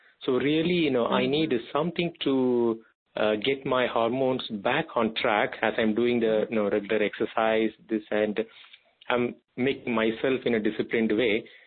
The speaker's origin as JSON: {"language": "English", "region": "Tamil Nadu", "country": "India", "moved": "as an adult", "lives_now": "United Kingdom", "said": "I am mid-40s. Now, I'm from India, Tamil Nadu, the south part, and I'm living in the UK for the past 14 years."}